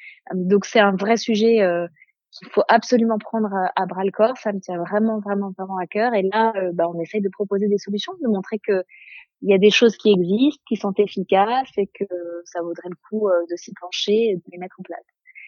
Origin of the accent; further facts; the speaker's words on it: France; chez nous en France, l'école elle est obligatoire et gratuite